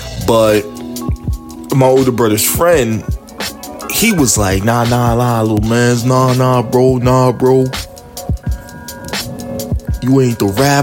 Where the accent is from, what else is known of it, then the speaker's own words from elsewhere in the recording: Brooklyn, New York, United States; now in Atlanta, United States; I'm from Brooklyn, born and raised, and I'm currently living in Atlanta right now.